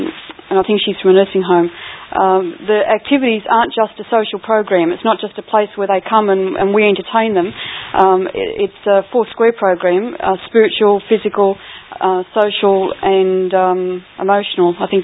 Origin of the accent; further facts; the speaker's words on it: New South Wales, Australia; I come from New South Wales in the first place.